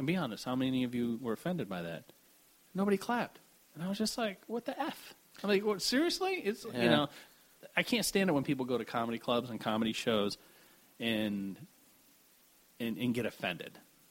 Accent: Florida, United States; Yeah, I grew up down in this area. I grew up in Pinellas. And I went to, you know, I graduated from Largo High and stuff.

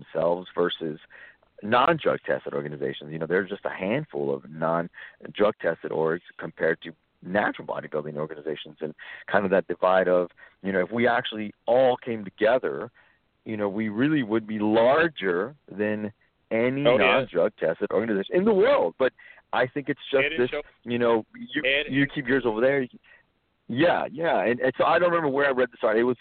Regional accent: Texas, United States; I grew up actually in South Texas, where it was, where every single drug, every single steroid, either human or a veterinary, was easily accessible.

